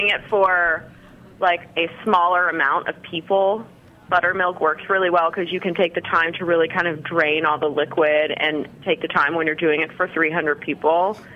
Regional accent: Virginia, United States; I'm not. I moved here about 13 months ago.

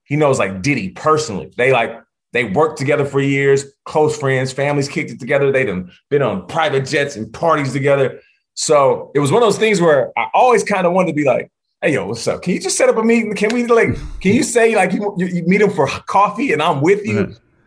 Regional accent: Seattle, Washington, United States; And literally, like a kid from some podunk country town, which I'm not. I'm from Seattle.

